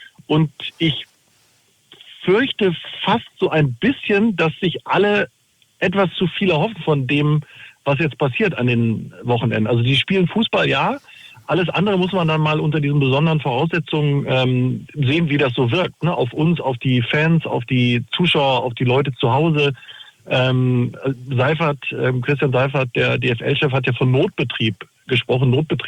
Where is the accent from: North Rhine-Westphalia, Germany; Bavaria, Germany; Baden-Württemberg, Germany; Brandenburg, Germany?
North Rhine-Westphalia, Germany; Bielefeld; Ich bin in Bielefeld und das ist meine Heimatstadt.